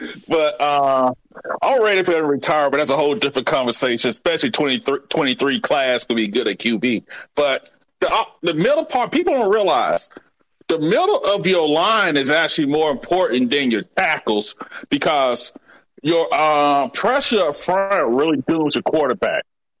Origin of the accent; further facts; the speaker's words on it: Montgomery, Alabama, United States; Hey, I'm from Montgomery, Alabama, man.